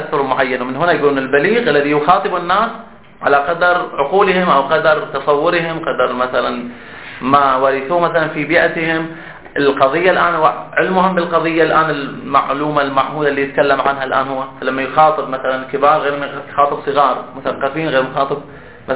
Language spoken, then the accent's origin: Arabic; Bahrain; احنا عندنا في البحرين، هذه يعني لما كنا في الابتدائي، يمكن الان طوروا المناهج